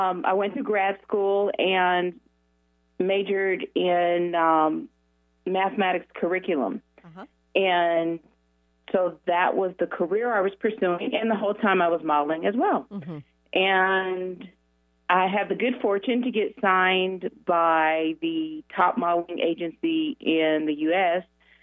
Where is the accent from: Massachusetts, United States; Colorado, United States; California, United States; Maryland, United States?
Colorado, United States; Denver; I grew up in Denver, and it's not necessarily a hot modeling market